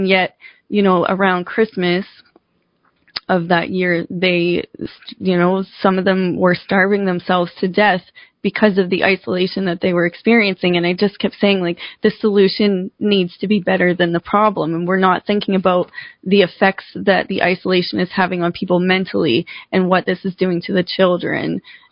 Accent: Grand Manan Island, New Brunswick, Canada; I'm from Graminan Island, New Brunswick, and we actually, it's like population, I don't know, 2,400 people.

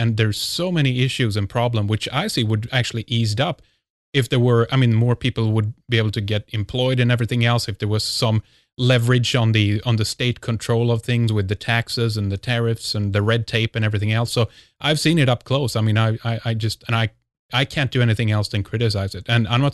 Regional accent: Sweden; English is a second language; I'm born and raised in Sweden.

